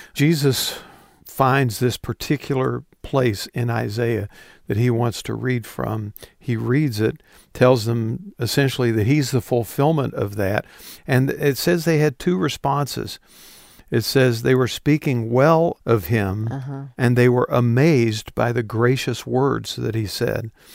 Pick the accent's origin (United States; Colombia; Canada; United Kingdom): United States; West Virginia; For me, I was born in Virginia, grew up in West Virginia from the second grade through high school in West Virginia.